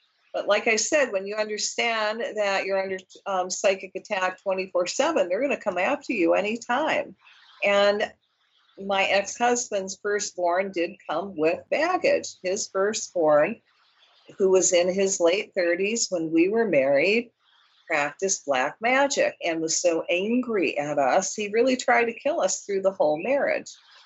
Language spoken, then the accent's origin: English; Michigan, United States; I'm from Michigan, I learned it from the Ojibwe